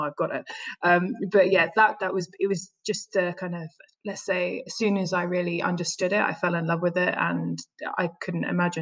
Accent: United Kingdom; born there; I was born in the United Kingdom

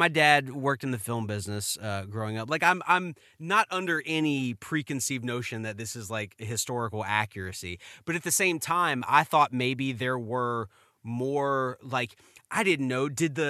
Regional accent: the South, United States; I born and raised in the South.

